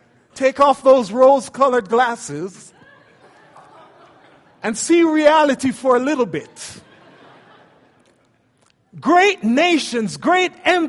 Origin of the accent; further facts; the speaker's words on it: Jamaica; now in Salt Lake City, United States; Now, I'm from Jamaica. I've never actually lived in snow before.